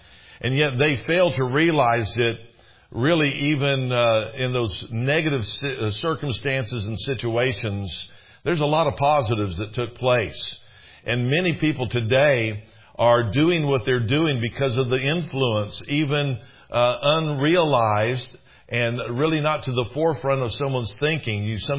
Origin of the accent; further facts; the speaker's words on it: United States; now in Canada; since we're originally from the States, don't hold that against me now, but we'd be out fishing there in Pointe du Bois